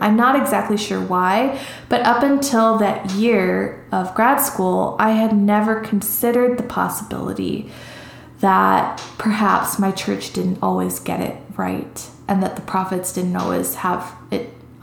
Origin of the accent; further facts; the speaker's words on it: Evanston, Illinois, United States; I was raised in Evanston, Illinois, which, if anyone is familiar with Evanston, they know it's very diverse